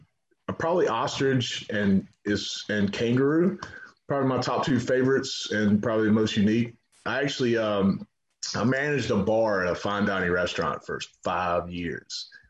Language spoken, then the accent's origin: English; Georgia, United States; I'm from Georgia, so we fry everything.